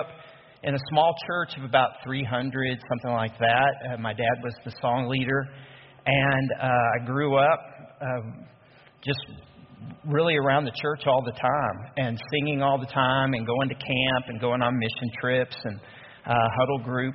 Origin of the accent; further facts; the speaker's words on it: Fort Worth, Texas, United States; Howdy, y'all. I'm from Fort Worth, Texas. And grew up there. I'm the middle of three boys.